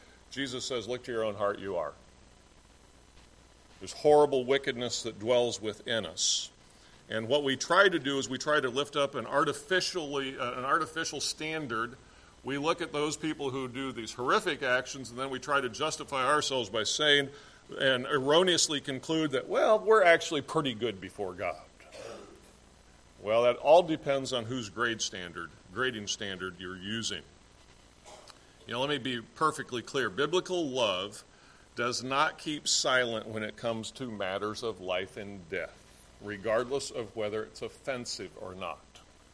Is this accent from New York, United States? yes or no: no; Indiana, United States; I grew up in Indiana, so again, you know, maybe that's part of the reason why.